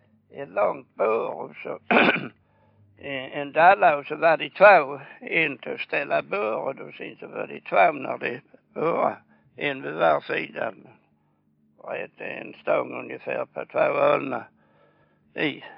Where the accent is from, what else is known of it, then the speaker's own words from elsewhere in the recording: Sweden; born there; Jag är född i Norrande bygget. Egentligen kallar det för Ängarna.